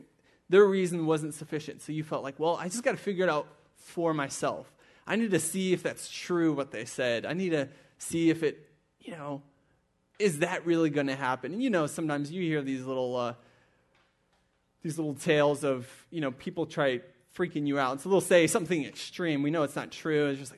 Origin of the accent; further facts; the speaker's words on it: Germany; I grew up in Germany, a little cow town. And so in our little town, it was just 800 people in our town, so pretty small, lots of farmers, predominantly farmers